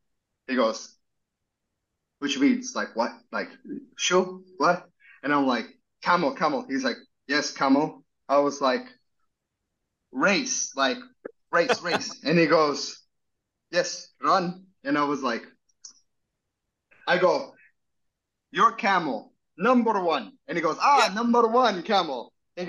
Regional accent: Nicaragua; I've told people like I'm from Nicaragua, and they're like, well damn, like, you don't look African.

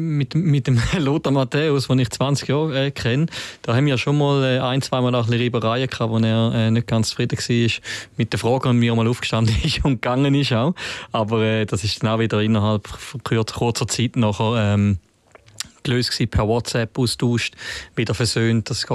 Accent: Switzerland; dass du in Argentinien ganz sicher zum Beispiel ein anderes Verhältnis zu Korruption etc. hast, als bei uns in der Schweiz hast.

